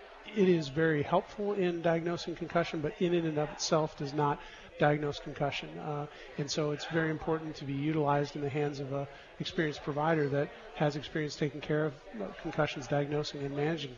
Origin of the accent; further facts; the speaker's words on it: Michigan, United States; So I'm from Michigan originally.